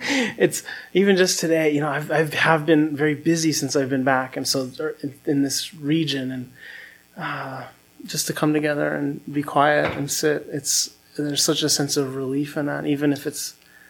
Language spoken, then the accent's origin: English; Holyoke, Massachusetts, United States; I live in Hawaii now, but I'm from Holyoke, Massachusetts.